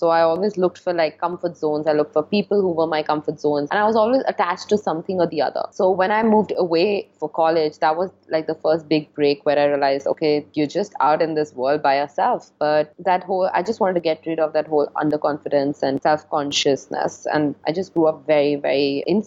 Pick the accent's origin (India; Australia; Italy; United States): India; I'm Indian, and I actually graduated from Singapore because I studied communications there